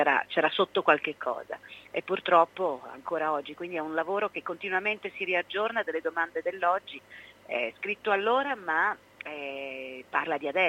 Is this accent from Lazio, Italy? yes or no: no; Florence, Tuscany, Italy; born there; io poi dalla Toscana, da Firenze, dove sono nata, battezzata in Battistero e San Giovanni, sono finita a vivere in mezzo alle risaie.